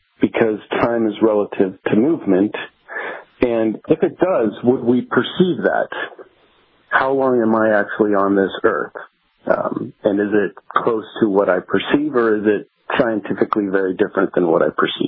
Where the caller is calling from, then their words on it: Severn, Maryland, United States; I'm calling from Severn, Maryland.